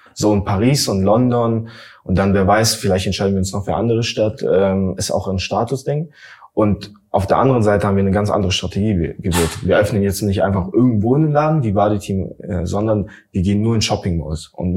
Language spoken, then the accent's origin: German; Latvia; born or raised there; moved away